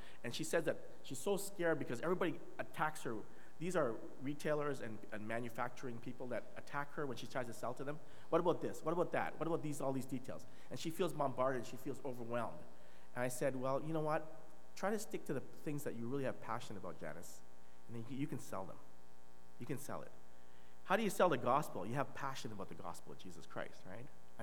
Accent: Kolkata, West Bengal, India; born there; I was born in Calcutta.

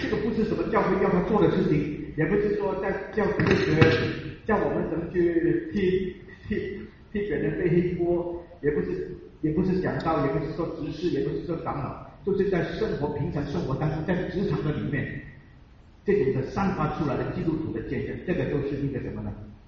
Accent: China; now in Toronto, Canada; 我们是中国人，这是老外的东西

